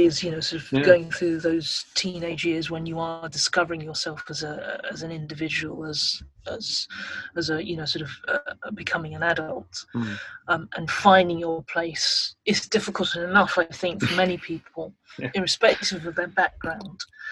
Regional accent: United Kingdom; I'm a British East Asian, by British meaning that I don't speak Cantonese or Mandarin well, not very well, or hardly. English is my native language. British culture is what I was brought up in, and what I understand first and foremost.

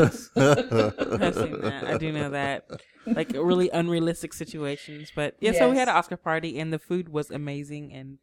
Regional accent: Kentucky, United States; It's weird saying, I'm from Kentucky.

